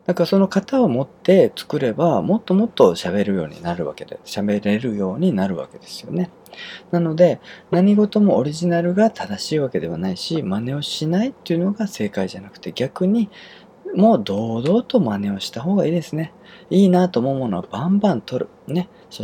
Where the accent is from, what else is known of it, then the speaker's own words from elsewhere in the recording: Kyushu, Japan; accent: Kyushu; 僕、標準語喋ってるつもりだったんですけど、がっつり九州の訛りが入ってたらしいんですよね。